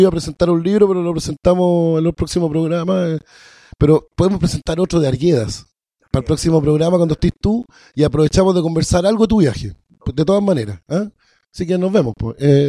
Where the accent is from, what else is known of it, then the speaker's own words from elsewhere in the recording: Palestine; Bueno, lo que pasa es que yo soy palestino y yo estoy escribiendo un libro sobre la historia de mi pueblo, de mi abuelo, de mi familia.